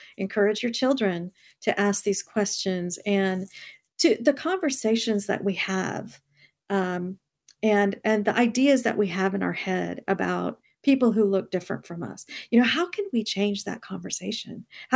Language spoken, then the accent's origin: English; India; they're drawn to me because I am from India